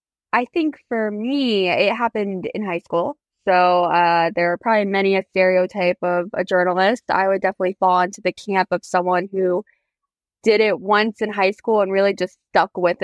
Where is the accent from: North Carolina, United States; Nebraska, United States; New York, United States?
North Carolina, United States; Charlotte; So many people here, I'm from Charlotte, and get so excited because they know someone who just moved there, who bought a house there. I grew up before, breweries were on every block